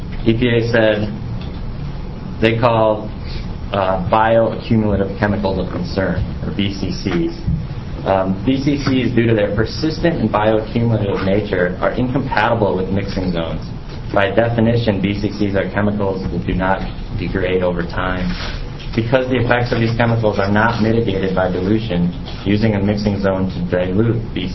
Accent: Portland, United States; Chair Ringo, members of the committee … I'm from Portland.

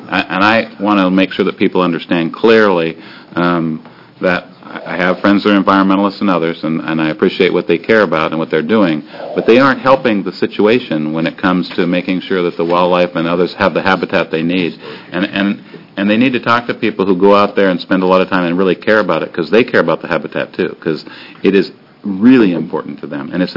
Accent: Port Angeles, Washington, United States; And growing up in Port Angeles, Washington, up in the Olympic Peninsula, the outdoors has always been a really important thing to me.

